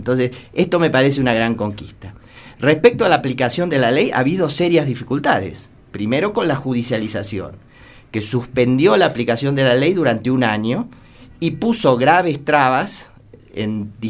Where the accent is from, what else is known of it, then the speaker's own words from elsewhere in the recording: Argentina; la ley de servicios de comunicación audiovisual en mi país es una gran conquista. Yo creo que una bisagra para la democracia argentina